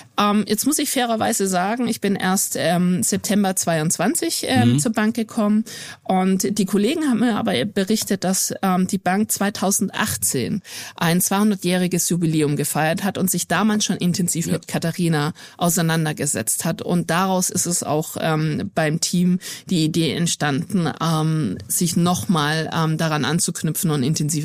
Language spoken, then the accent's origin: German; Stuttgart, Baden-Württemberg, Germany; Also ich bin Stuttgarterin